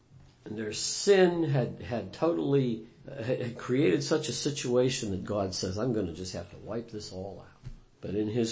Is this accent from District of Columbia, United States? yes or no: no; Pennsylvania, United States; moved away as an adult; I grew up in Pennsylvania. After some time, I exercised some freedom that I have as an American citizen to move to the great state of Michigan from the Commonwealth of Pennsylvania.